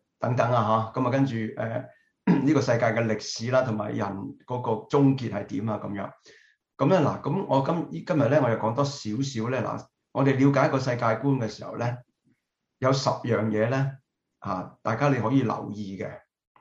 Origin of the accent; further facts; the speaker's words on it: China; 我哋中國人咧好緊要嘅呢個 value 嚟㗎